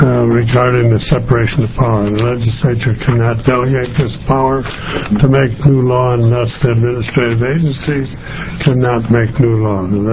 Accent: Oregon, United States; from Bridgeview Vineyards. I'm a farmer from Southern Oregon.

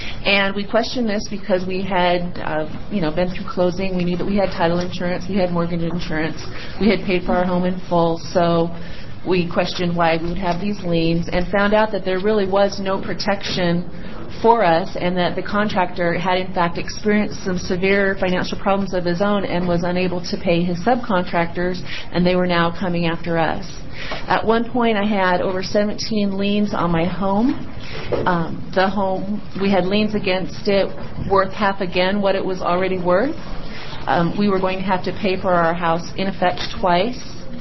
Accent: Gresham, Oregon, United States; I'm from Gresham.

